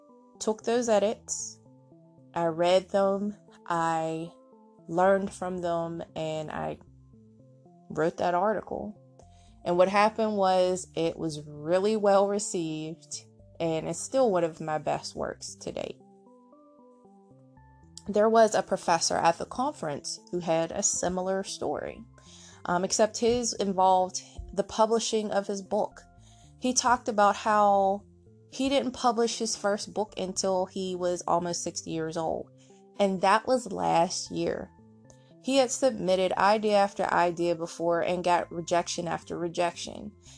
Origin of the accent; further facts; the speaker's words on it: Pittsburgh, Pennsylvania, United States; which is an organization here in my hometown of Pittsburgh.